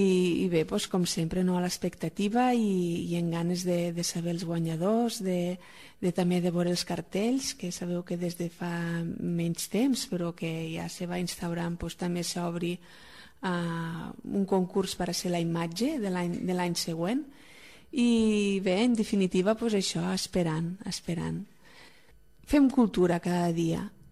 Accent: Catalonia, Spain; venint d'aquí, d'una terra de fang, són coneguts al reste de Catalunya, perquè som catalans i som catalanes, la gent de les Terres de l'Ebre i la gent del nostre poble

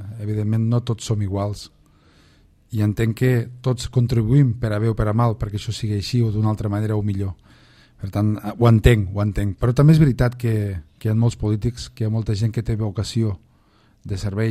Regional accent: Catalonia, Spain; Perquè me sento català

